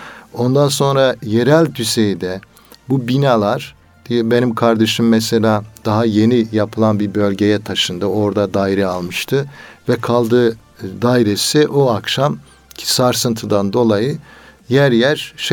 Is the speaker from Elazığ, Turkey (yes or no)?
yes; Elazığ, Turkey; Bakın Elazığlıyım ben.